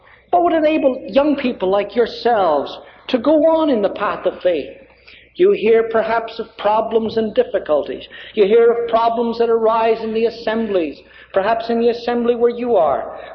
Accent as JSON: {"language": "English", "country": "Canada", "said": "being a Canadian"}